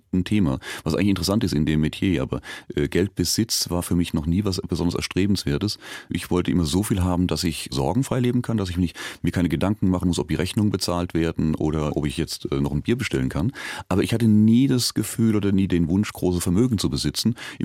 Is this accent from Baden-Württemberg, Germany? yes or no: yes; Baden-Württemberg, Germany; Und ich komme aus dem Dorf, aus dem Badischen. Und das ist ganz, ganz weit weg von dieser großen Finanzwelt.